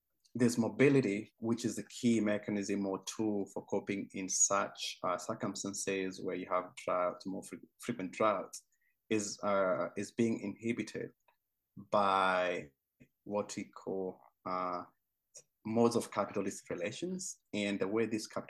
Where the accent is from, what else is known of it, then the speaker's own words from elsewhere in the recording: Central Kenya, Kenya; I'm from Kenya, grown up in central Kenya.